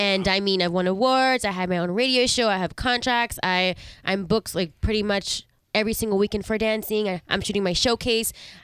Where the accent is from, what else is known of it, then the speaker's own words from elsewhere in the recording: New York City, New York, United States; I was born and raised in New York City.